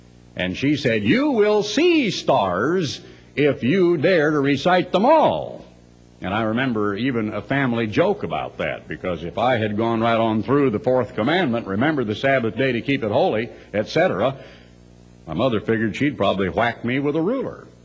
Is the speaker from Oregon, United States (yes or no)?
yes; Eugene, Oregon, United States; When I was a little boy growing up in Eugene, Oregon, a little unincorporated part of town with outdoor facilities